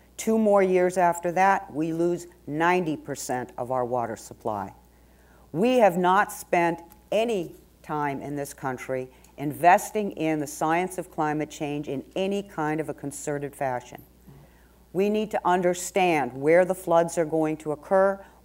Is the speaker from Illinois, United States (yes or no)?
no; Las Vegas, Nevada, United States; Well, I'm here from Las Vegas, probably the most water-challenged place in the United States.